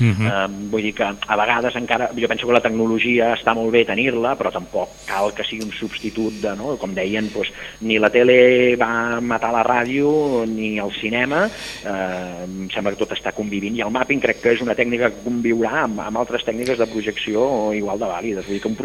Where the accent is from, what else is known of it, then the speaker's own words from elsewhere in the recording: Granollers, Catalonia, Spain; jo sóc de Granollers